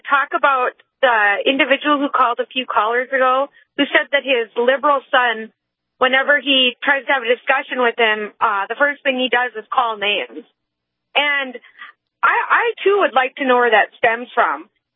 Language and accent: English; North Dakota, United States; Because I was born and raised in Western North Dakota, and that's all we did is work from a young age.